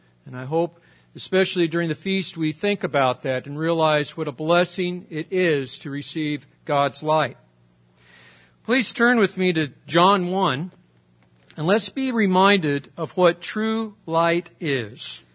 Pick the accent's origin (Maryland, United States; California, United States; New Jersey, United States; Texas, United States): Texas, United States; Hawkins; I am from East Texas, Hawkins, Texas.